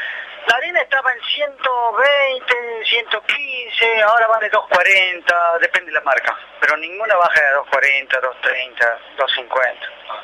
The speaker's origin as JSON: {"language": "Spanish", "country": "Argentina", "tie": "born there", "said": "soy argentino, nací en Argentina, sé que vivo en un país de especuladores."}